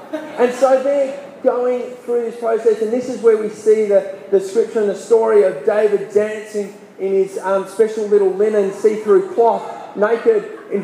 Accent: Horsham, Victoria, Australia; When I grew up in Horsham, we had tank water, and we experienced a few droughts in my time growing up in the country.

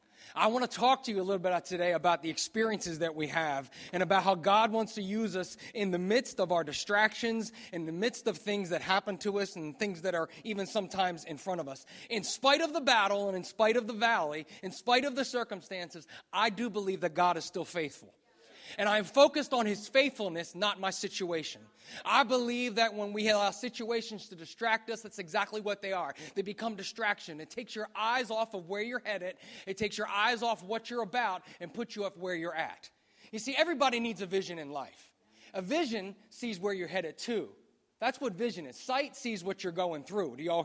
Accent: New Jersey, United States; I'm from America. I'm from New Jersey. It's the center of the universe, if you didn't know that. And I'm right outside of Philadelphia.

